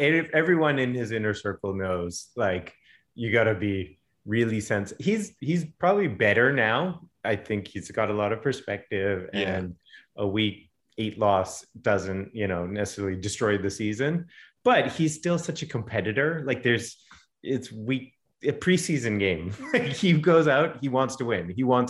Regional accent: New England, United States; I was a Drew Bledsoe guy. I grew up in New England.

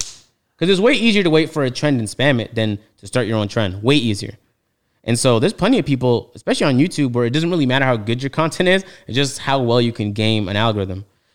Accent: Toronto, Ontario, Canada; But that's because I'm from Toronto. So when he's talking about Kennedy Road, I'm like, yeah, I know

